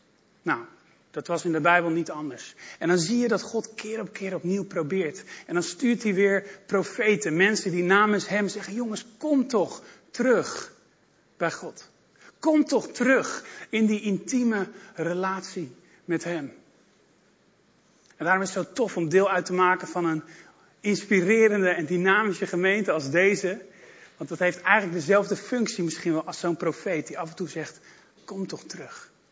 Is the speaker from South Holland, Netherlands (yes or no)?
no; Amsterdam, North Holland, Netherlands; ik kom uit Amsterdam. Dat was 2 uur rijden